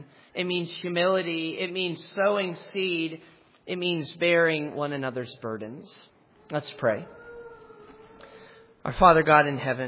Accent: Altoona, Pennsylvania, United States; Billy Graham mentioned my hometown in his autobiography. Why? Billy Graham said about Altoona, Pennsylvania, that it was the only place in his entire career

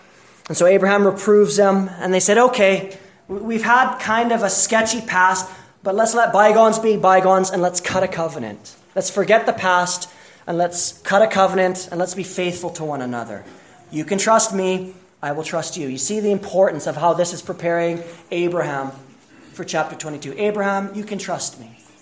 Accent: Manitoba, Canada; Yeah, I'm from Manitoba.

